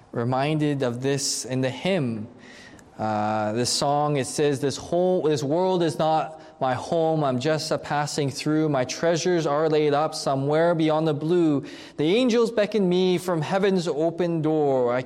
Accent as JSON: {"language": "English", "country": "Canada", "said": "So if I drive down to the U.S. border and I cross it and I go into the States, as a Canadian citizen, I am an alien to them. It's a reminder to me that my home is back in Canada."}